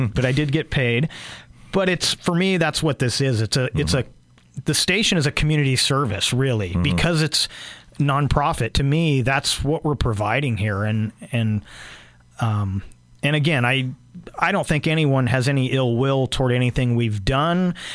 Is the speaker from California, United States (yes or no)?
yes; Santa Rosa, California, United States; I kind of made a plea for my hometown of Santa Rosa when they were going through the devastating fires.